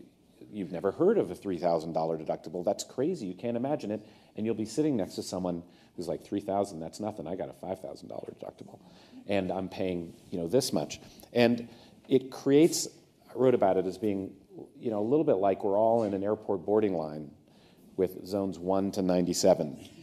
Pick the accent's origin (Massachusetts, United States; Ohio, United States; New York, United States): Ohio, United States; growing up in Ohio, you believe in self-sufficiency and that you are reluctant to impose on others